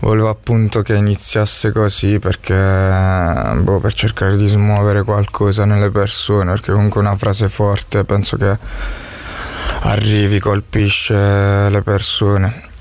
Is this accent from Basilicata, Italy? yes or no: yes; Venosa, Basilicata, Italy; now in Milan, Italy; Sono di Venosa, vengo dalla Basilicata, sono cresciuto là e poi niente, adesso sto qua da 5 anni.